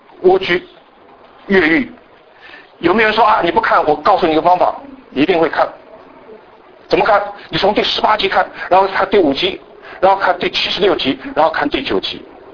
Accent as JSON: {"language": "Chinese", "country": "Taiwan", "said": "我们从台湾来的人一点都不稀奇，到处都有庙，"}